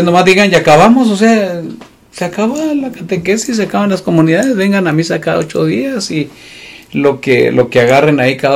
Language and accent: Spanish; Mexico; porque sí somos bien pachangueros, porque soy mexicano y lo entiendo perfectamente.